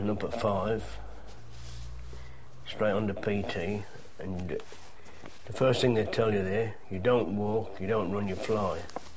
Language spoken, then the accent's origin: English; East Midlands, United Kingdom; Originally, Lincolnshire.